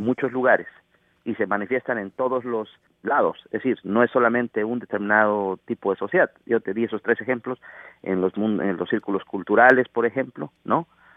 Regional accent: Canada; Yo creo que soy de esos canadienses como del sótano, porque soy canadiense también

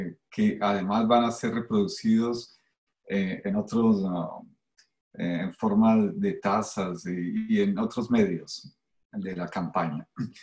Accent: Colombia; moved away as an adult; now in Canada; lo que hacía en Colombia, de donde vengo y donde trabajaba para diarios y revistas.

